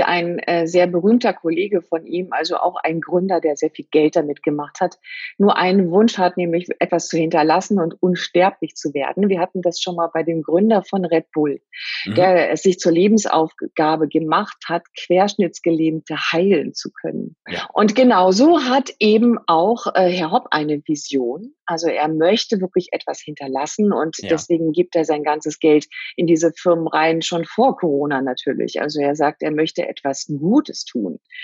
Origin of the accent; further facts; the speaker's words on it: Rhine-Neckar, Germany; Ich komme aus der Gegend hier Rhein-Main-Neckar